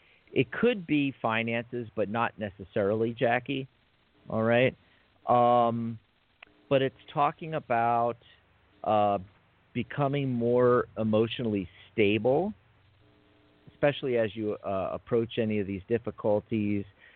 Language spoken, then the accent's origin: English; Philadelphia, Pennsylvania, United States; Well, I'm from Philadelphia, and we used to say